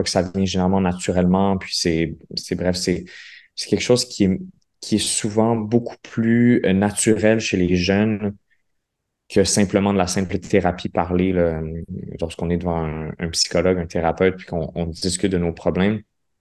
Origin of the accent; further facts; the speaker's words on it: Quebec, Canada; ma première langue, c'est le français du Québec.